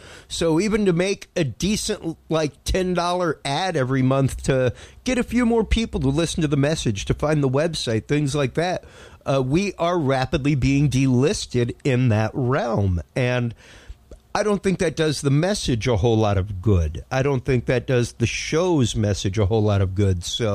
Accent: Houston, Texas, United States; The new bomb report from Project Veritas about the Fox 26 reporter from my hometown of Houston. Go, go, Houston girl.

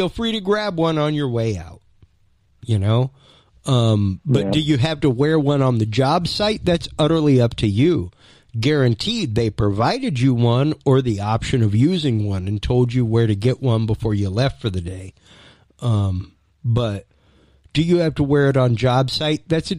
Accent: United States; I just, in good conscience as an American, cannot. I can't. We live in America.

